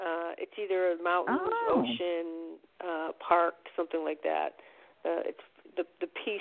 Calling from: New York, United States; I'm calling from New York.

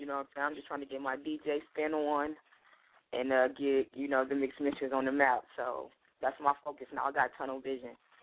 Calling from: Cleveland, Ohio, United States; I'm repping XY DJs. I'm calling from Cleveland, Ohio.

